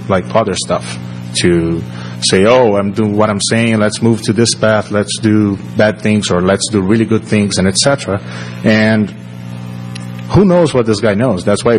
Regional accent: Brazil; English is a second language; moved away; And I'm from Brazil, and I live here for a while.

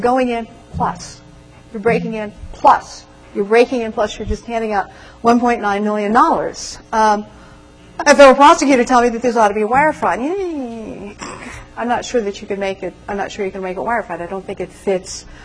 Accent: United States; I'm an American. We're mercenary.

